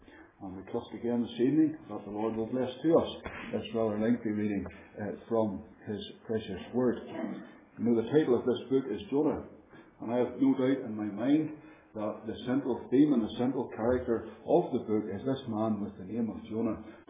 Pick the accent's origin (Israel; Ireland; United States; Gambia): Ireland; moved away; You have to remember that I'm originally from Ireland, and in Ireland they sing from the Gospel hymn book